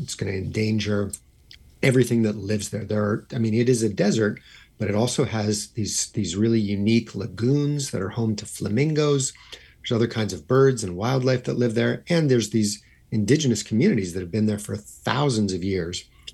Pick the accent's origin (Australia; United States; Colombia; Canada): Canada; Vancouver, British Columbia; A few years ago, we moved back to my hometown, Vancouver, Canada.